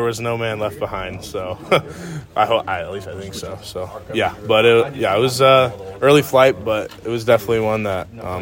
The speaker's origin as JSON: {"language": "English", "town": "Seattle", "region": "Washington", "country": "United States", "tie": "born or raised there", "said": "It means a lot for my hometown, the city of Seattle"}